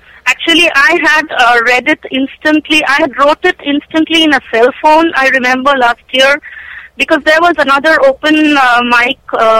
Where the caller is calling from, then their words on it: Omaha, Nebraska, United States; this is the first time that I'm calling to Poetry Open Mic, and I am from Omaha, Nebraska